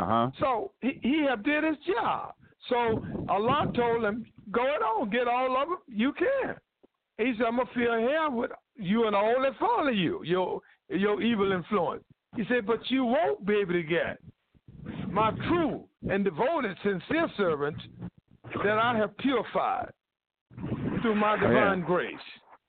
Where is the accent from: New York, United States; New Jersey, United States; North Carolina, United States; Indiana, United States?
North Carolina, United States; Durham; North Carolina, my hometown.